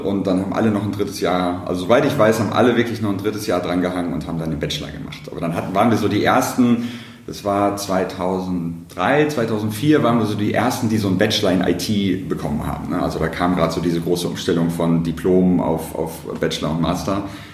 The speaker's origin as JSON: {"language": "German", "town": "Dortmund", "region": "North Rhine-Westphalia", "country": "Germany", "tie": "born or raised there"}